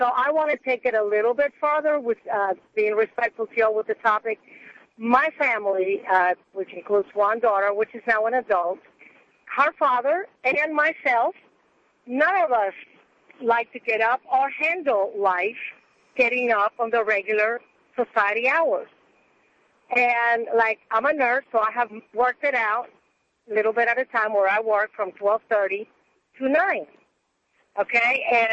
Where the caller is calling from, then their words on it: Pearland, Texas, United States; From my car on the way home to Pearland.